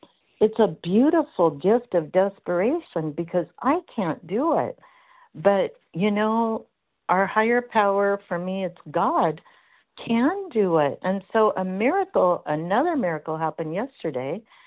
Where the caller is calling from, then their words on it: Washington, United States; I'm calling from Washington State.